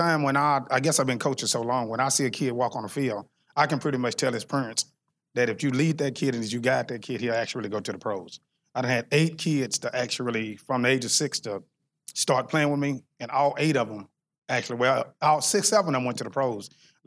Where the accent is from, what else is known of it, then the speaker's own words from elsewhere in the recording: Fort Worth, Texas, United States; We was actually really born and raised in Stop Six. So the police shooting was actually really about 3 or 4 blocks from where we was raised at.